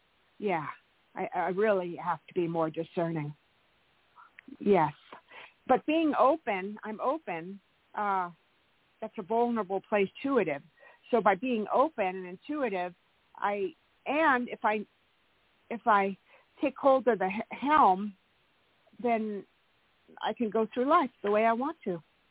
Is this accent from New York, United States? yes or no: no; California, United States; I'm from California.